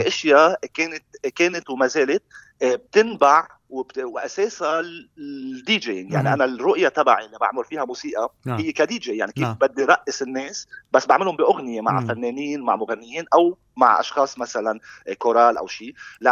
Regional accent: Lebanon; moved away as an adult; انا لبنان بلدي

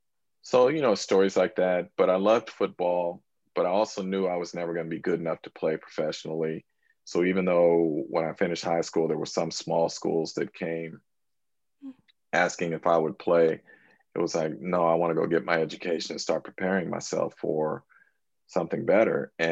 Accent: San Francisco, California, United States; I'm a San Francisco native. I was born in San Francisco.

